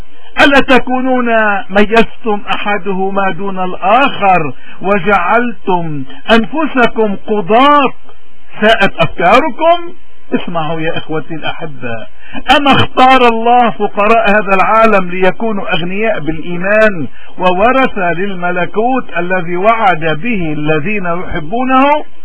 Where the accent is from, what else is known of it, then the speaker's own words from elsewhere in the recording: Lebanon; بوجه كل حدا بيعتدي علينا عكرمتنا كلبنانيين وكبشر.